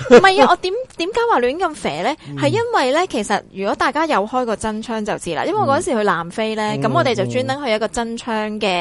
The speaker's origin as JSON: {"language": "Cantonese", "town": "Sham Shui Po", "country": "Hong Kong", "tie": "born there", "said": "因為我喺深水埗出世，所以我好熟嘅。"}